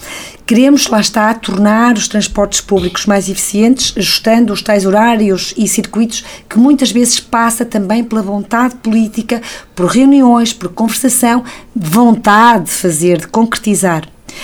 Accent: Fajozes, Porto, Portugal; eu sou natural de Fajoses e que me deslocava no autocarro, agora muitas vezes no meu carro, para Vila do Conde.

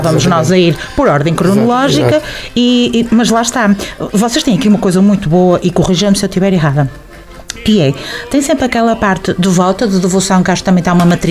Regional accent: Póvoa de Varzim, Porto, Portugal; eu sou poveira

